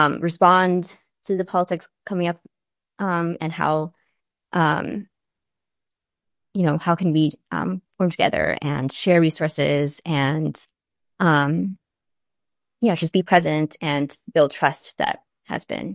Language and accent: English; Chicago, Illinois, United States; I'm from Chicago originally, and so I follow the politics there.